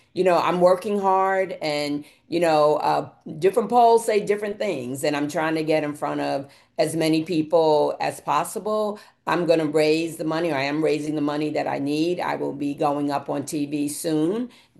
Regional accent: New York, United States; now in Illinois, United States; But I must confess, I grew up in New York. I can't tell a lie.

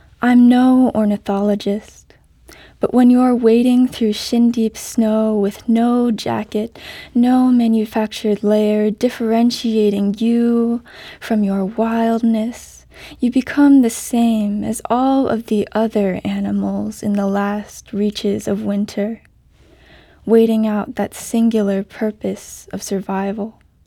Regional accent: Florida, United States; also born or lived in New Mexico; now in St. Louis, United States; I'm also not a St. Louis native, and when I was growing up in Florida and New Mexico, I certainly didn't see cardinals

